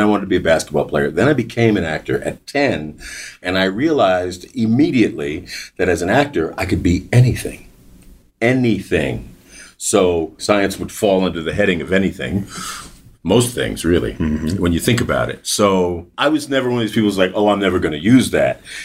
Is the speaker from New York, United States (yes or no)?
yes; New York, United States; growing up in New York and having access